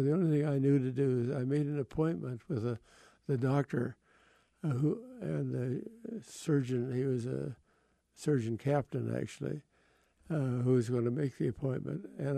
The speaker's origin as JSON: {"language": "English", "region": "Nova Scotia", "country": "Canada", "tie": "born or raised there", "said": "Well, I grew up in Nova Scotia, surrounded by the sea."}